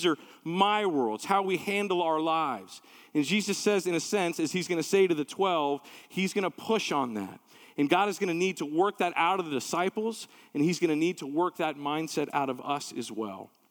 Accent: Texas, United States; I'm a kid from Texas, right? I grew up on boats. My dad loved to fish, and we water skied as a family growing up, and we came from like Lake Texoma and Lake Ray Hubbard, these big, gigantic lakes, right?

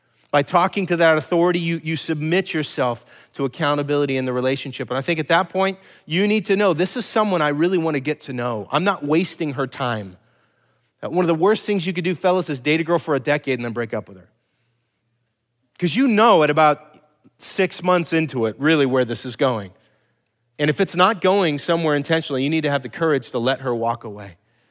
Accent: California, United States; I mean, I'm from California, man. We don't do anything relationally very good.

